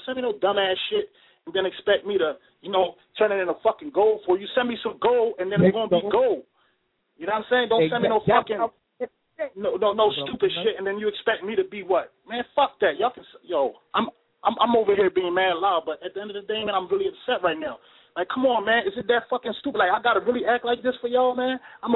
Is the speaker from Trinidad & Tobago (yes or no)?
yes; Trinidad & Tobago; now in United States; I'm from Trinidad, you know what I'm saying? I came to the States, and now I live here.